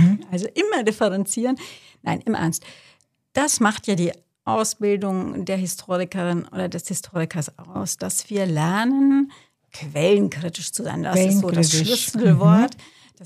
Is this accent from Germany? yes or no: yes; Wassertrüdingen, Bavaria, Germany; ich bin hier in Wasserdrüdingen zur Schule gegangen